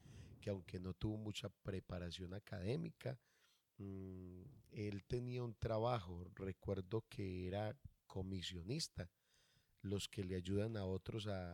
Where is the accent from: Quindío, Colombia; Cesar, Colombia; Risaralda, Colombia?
Risaralda, Colombia; Pereira; nací en el Hospital San Jorge de la ciudad de Pereira, un hospital de muchos años ya aquí en Pereira